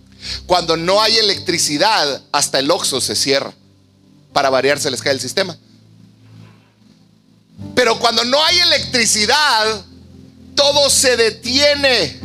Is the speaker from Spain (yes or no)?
no; Mexico; como cualquier mexicano que está súper bien preparado para cuando se va la luz